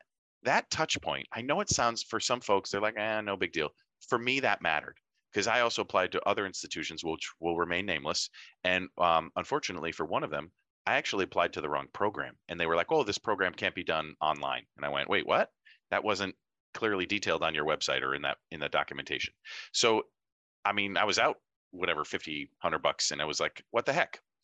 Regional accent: New England, United States; I born and raised in New England, sort of, that kind of part of the country.

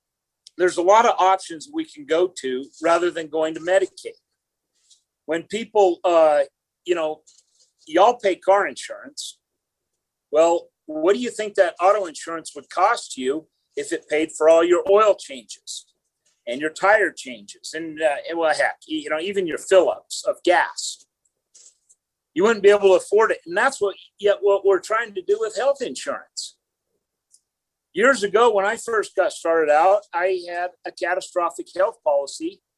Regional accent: Evanston, Wyoming, United States; I'm from Uinta County, Evanston.

